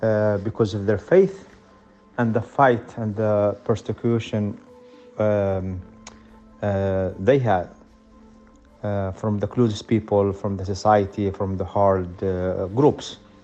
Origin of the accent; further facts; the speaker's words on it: Yemen; I'm from Yemen. I'm part of the media team for Yemen